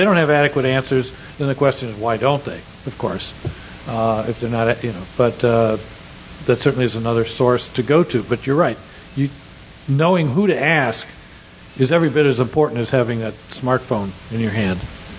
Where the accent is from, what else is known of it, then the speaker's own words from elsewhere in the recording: Cleveland, Ohio, United States; that's actually where I grew up in Cleveland.